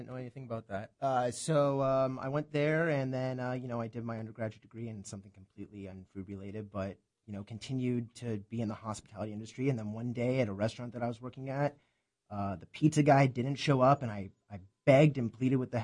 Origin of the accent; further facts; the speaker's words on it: Tucson, Arizona, United States; So I graduated high school in Tucson. I'm from Tucson, and then I went to school in Boulder, Colorado, where they have a great food scene.